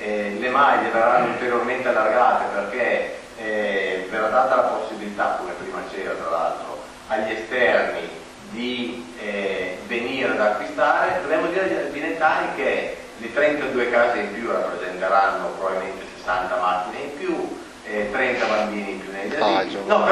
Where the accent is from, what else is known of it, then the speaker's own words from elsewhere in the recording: Reggio Emilia, Emilia-Romagna, Italy; born there; io sono nato a Reggio, mi sono trasferito a Guinea 26 anni fa, quindi sono tanto non albinetano quanto lo sono.